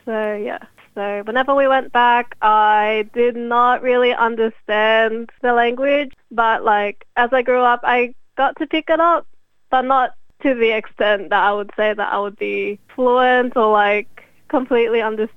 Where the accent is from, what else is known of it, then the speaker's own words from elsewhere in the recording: Australia; Yes, I was. I was born here in Australia and I grew up here.